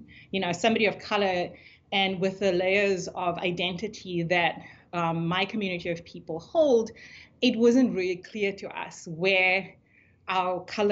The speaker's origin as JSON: {"language": "English", "country": "South Africa", "said": "even though I'm from South Africa, the way that our racial classifications worked, people like me and where I came from didn't really feel South African enough"}